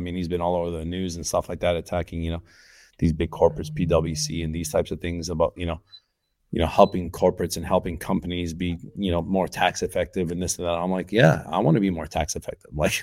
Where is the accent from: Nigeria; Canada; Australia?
Canada; we're not ones to put on heaters in this country because we're from Canada originally